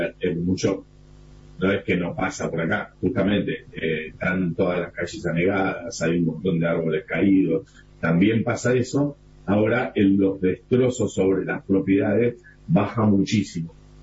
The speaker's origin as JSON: {"language": "Spanish", "region": "Buenos Aires", "country": "Argentina", "said": "De Buenos Aires"}